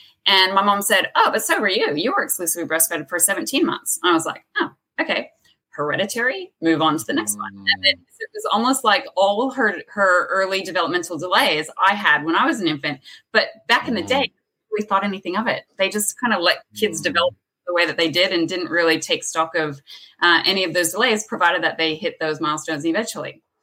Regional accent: California, United States; moved away as an adult; now in Australia; So I am originally from California. I came out to Australia when I was 24. And I started my life here, fell in love with the Aussie lifestyle and found an opportunity to be able to stay.

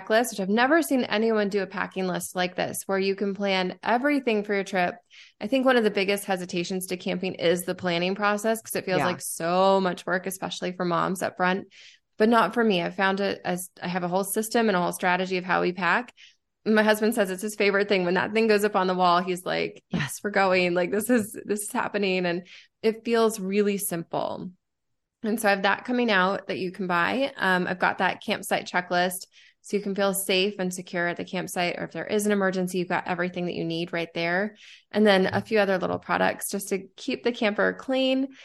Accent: Arizona, United States; I mean, I grew up in Arizona. I'm still finding things in Arizona that I didn't know were here.

